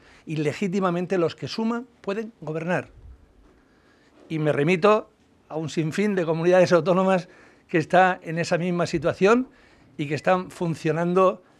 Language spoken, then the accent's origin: Spanish; Region of Murcia, Spain; yo creo que como murcianos nos debe de avergonzar a todos